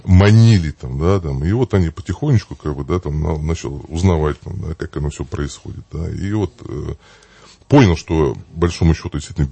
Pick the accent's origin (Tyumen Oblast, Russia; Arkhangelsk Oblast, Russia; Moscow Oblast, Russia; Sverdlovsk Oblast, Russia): Moscow Oblast, Russia; потому что я из Московской области